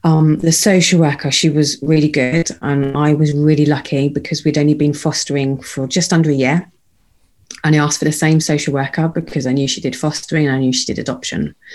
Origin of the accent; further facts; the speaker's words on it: North India, India; we're Asian, we're from India, from North India